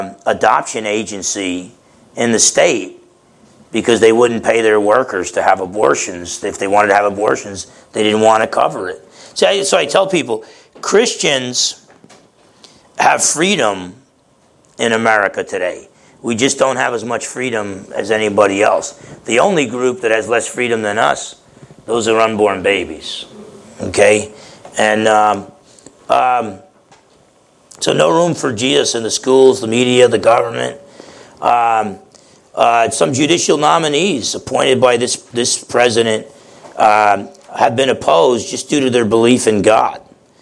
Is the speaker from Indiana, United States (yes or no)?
no; New Jersey, United States; And I'm thinking, like, I'm from New Jersey.